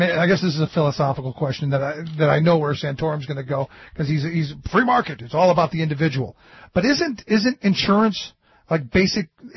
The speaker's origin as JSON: {"language": "English", "town": "Cleveland", "region": "Ohio", "country": "United States", "tie": "born or raised there", "said": "So evidently I grew up in Cleveland, the place where the river caught on fire because of the steel mill."}